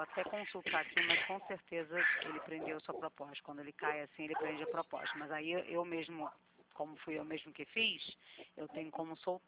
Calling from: Rio de Janeiro, Brazil; Rio de Janeiro, Rio de Janeiro.

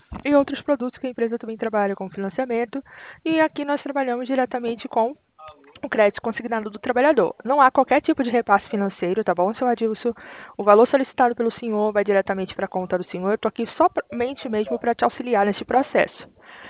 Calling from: Rio de Janeiro, Brazil; Eu falo do Rio de Janeiro, tá?

